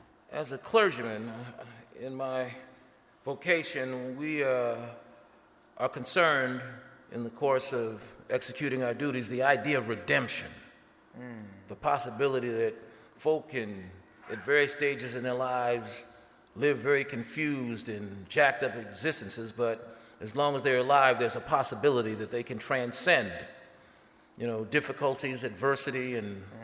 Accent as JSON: {"language": "English", "town": "Philadelphia", "region": "Pennsylvania", "country": "United States", "said": "I'm originally from Philadelphia and came up on the rough side of the mountain"}